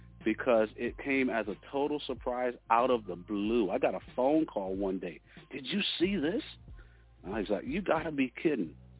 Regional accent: Idaho, United States; born there; And they listed me because I was born in Idaho. They must have couldn't find any other black person in Idaho.

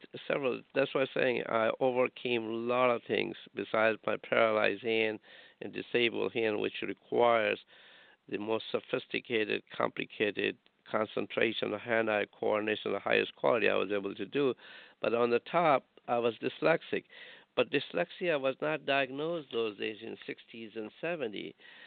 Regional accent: India; I'm a heart surgeon, sister, and I grew up in India.

